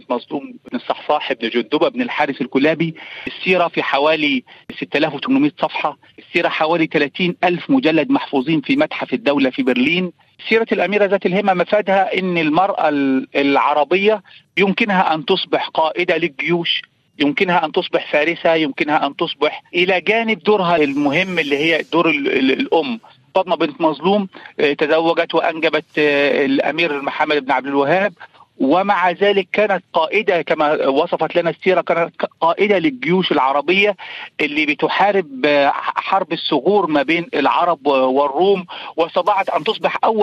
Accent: Upper Egypt, Egypt; أنا ابن الصعيد، نشأت وتربيت في الصعيد

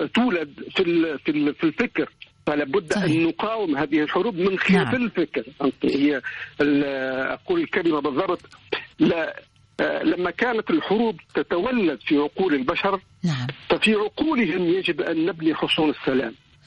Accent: Tunisia; now in France; هاجرنا اليوم من من من تونس وجئنا فرنسا، ويمكن أن نمضي إلى أي مكان إلى مكان آخر.

